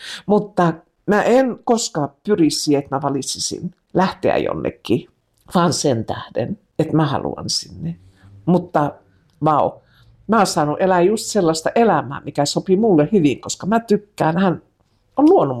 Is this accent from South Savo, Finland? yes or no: yes; Sulkava, South Savo, Finland; jos mä tänä päivänä menisin takaisin, niin se ei ole ehkä se, mitä ajattelee, että kun ne on ne lapsuuden niin kuin maisemat